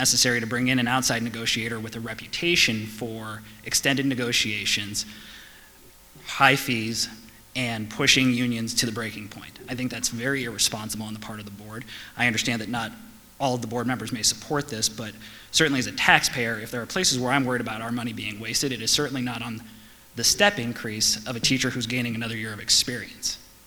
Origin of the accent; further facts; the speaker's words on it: Pennsylvania, United States; as we are both products of good public schools ourselves growing up in Pennsylvania.